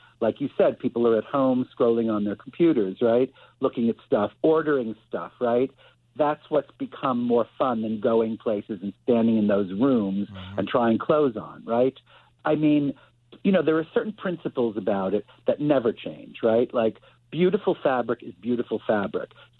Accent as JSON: {"language": "English", "region": "New York", "country": "United States", "tie": "born or raised there", "said": "And like growing up in New York, being around all of these wonderful cabaret performers"}